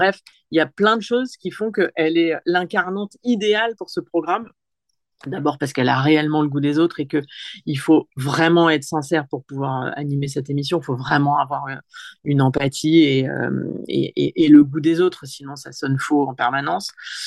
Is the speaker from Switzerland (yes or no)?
no; Bourgogne-Franche-Comté, France; Moi, quand j'étais ado, que j'habitais dans le Morvan